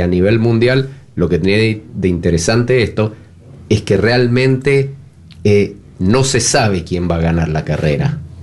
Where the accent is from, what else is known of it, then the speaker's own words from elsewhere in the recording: Mendoza, Argentina; Y para mí un sueño como mendocino y como amante del descenso y el mountain bike